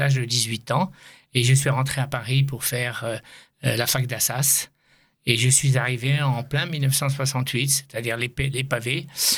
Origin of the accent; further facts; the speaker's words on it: Casablanca, Casablanca-Settat, Morocco; je suis né au Maroc, je suis né à Casablanca, le 4 janvier 1947, avec une très très belle enfance jusqu'à l'âge de 18 ans.